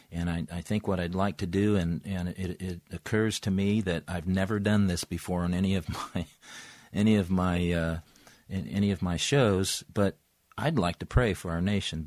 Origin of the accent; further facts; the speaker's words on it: United States; born there; We have such a tremendous blessing being born an American.